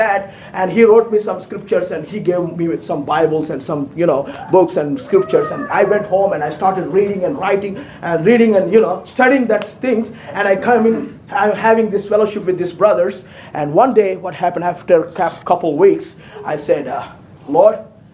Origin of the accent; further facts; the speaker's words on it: India; I'm from India already.